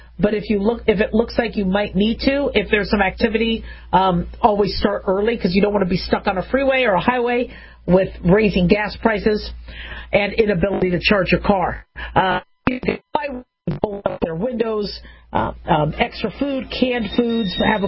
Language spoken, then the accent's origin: English; Phoenix, Arizona, United States; also born or lived in Las Vegas / Los Angeles; You know, I grew up in Phoenix and Las Vegas. I was born in L.A., but grew up in Phoenix and Vegas.